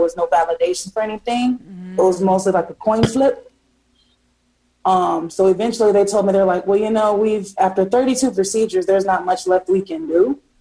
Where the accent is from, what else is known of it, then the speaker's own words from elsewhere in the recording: Miami, Florida, United States; Actually, I'm originally from Miami, but I was a military kid, so I've traveled everywhere.